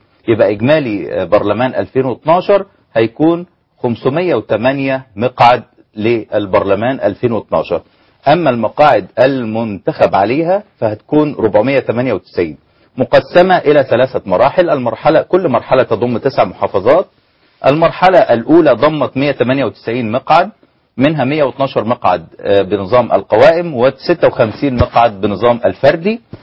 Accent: Egypt; أنا كوني مصري

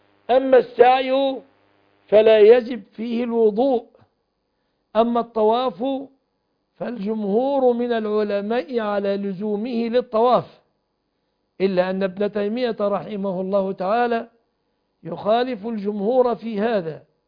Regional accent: Egypt; بلادنا مصر

